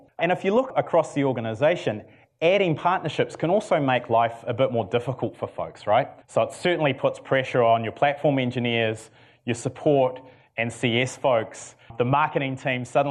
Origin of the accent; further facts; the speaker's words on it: New Zealand; And maybe I shouldn't say I'm from New Zealand at these things as well. I say we're based out of San Francisco.